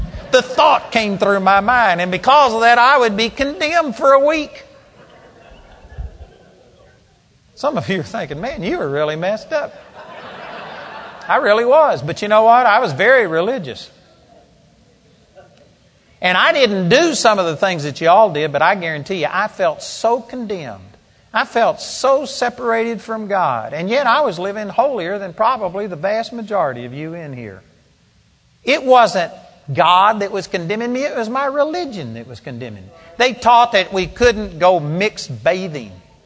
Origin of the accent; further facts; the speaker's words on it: Texas, United States; I was raised here in Texas. I was raised in the Baptist church.